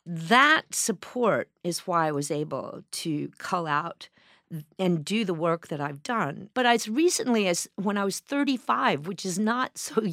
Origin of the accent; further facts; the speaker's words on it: Fort Worth, Texas, United States; Well, what had happened was I grew up in Fort Worth, Texas.